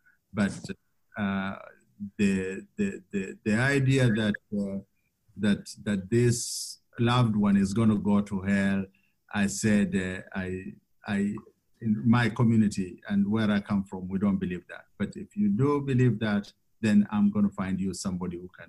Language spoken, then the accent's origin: English; Kenya; now in Richmond, United States; I come from Kenya and I'm here now in Richmond, Indiana at Allen School of Religion. It's a Quaker school.